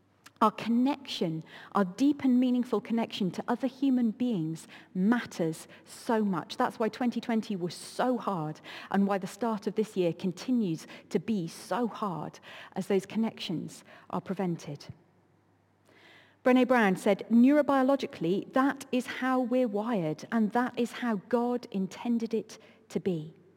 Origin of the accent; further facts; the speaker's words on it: United Kingdom; And we're British after all, aren't we?